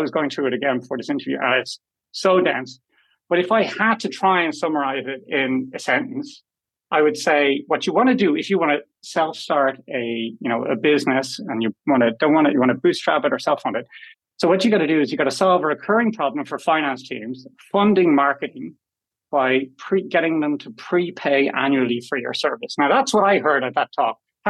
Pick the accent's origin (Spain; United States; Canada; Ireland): Ireland; Dublin, Leinster; But that's because I'm from Dublin.